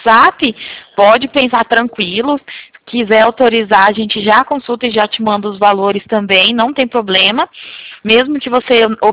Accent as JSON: {"language": "Portuguese", "town": "Arapongas", "region": "Paraná", "country": "Brazil", "said": "Sou da cidade próxima, sou de Araponga"}